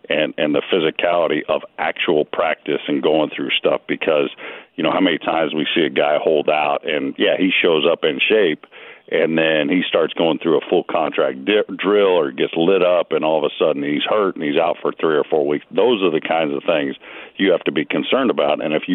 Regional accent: California, United States; where I grew up in California, I mean, they did it, God, I think a lot longer than we have

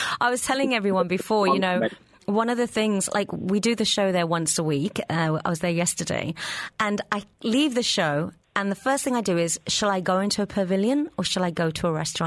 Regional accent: England, United Kingdom; I grew up in England, so, Europe was like an hour's flight.

